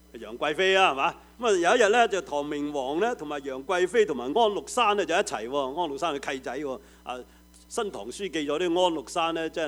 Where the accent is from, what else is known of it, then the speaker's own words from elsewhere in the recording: Guangdong, China; now in San Francisco, United States; 咁我哋廣東人仲慘啦